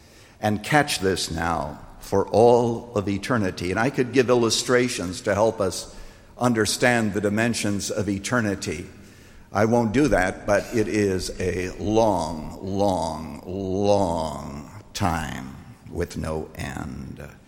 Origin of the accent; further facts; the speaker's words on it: Iowa, United States; born or raised there